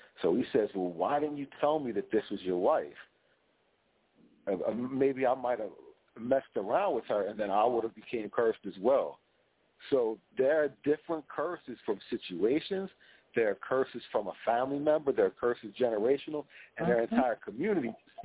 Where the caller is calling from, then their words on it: New Jersey, United States; I'm calling from South Jersey.